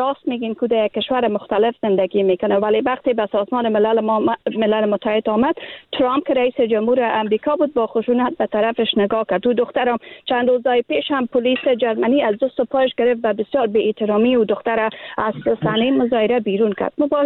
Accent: Afghanistan; به عنوان یک افغان در این کشور

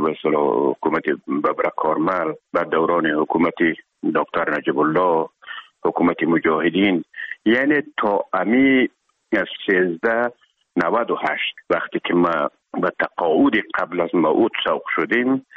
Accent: Herat, Afghanistan; خودمون از هرات که آمدیم به اکادمی نظامی

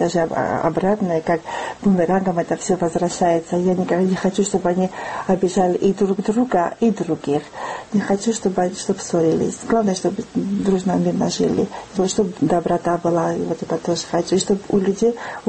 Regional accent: Tbilisi, Georgia; Я сама из Тбилиси, но я была на каникулах в Никосе.

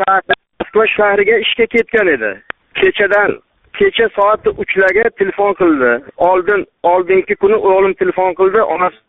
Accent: Fazli, Qashqadaryo Region, Uzbekistan

